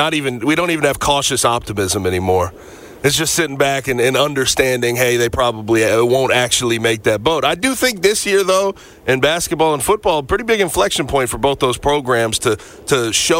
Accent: Missouri, United States; Now, I want to talk about my home state program, the Missouri Tigers.

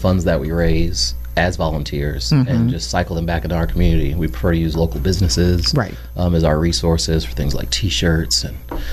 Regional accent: New York, United States; we're from New York, she was always chasing these, like, the latest DJ tracks and the hottest stuff.

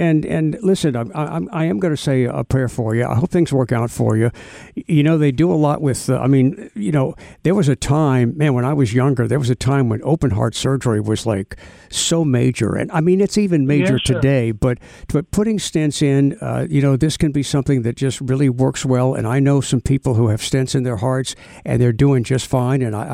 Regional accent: United States; that's what I think bothers me as an American, that we're too gullible

